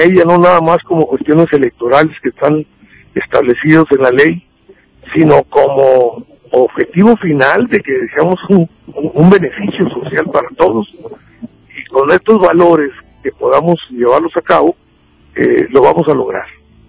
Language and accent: Spanish; Mexico; A eso le apuesto yo como mexicano